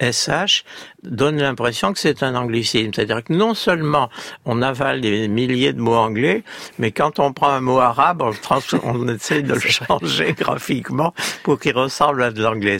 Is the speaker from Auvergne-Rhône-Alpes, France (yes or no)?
yes; Auvergne-Rhône-Alpes, France; Moi, je suis auvergnat. J'ai une panoplie de mots.